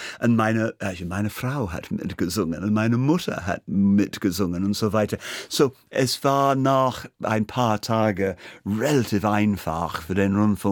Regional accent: Birmingham, West Midlands, United Kingdom; German is a second language; now in Berlin, Germany; Ich komme aus Birmingham, das ist jetzt 50% white und 50% Indien, Pakistani aus der Karibik.

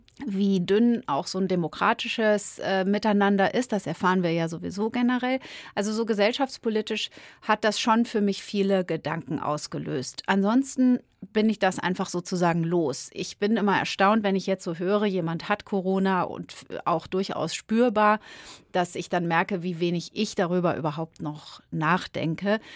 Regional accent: Fulda, Hesse, Germany; also born or lived in North Rhine-Westphalia; now in Munich, Germany; Ich bin in NRW eigentlich nur geboren, aufgewachsen bin ich tatsächlich in Hessen in Fulda.

